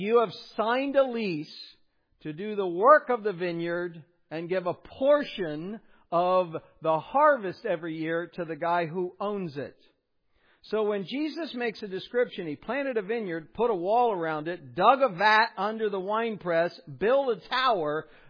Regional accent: Ohio, United States; Now, I'm from Ohio, So, you know, my exposure to real fruit off the vine is limited to corn

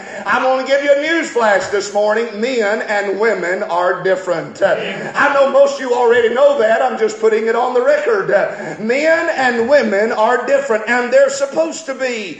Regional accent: Georgia, United States; Me growing up in the West Georgia, around where this place all of my life, under the influence of churches and preachers and pastors and the Bible.

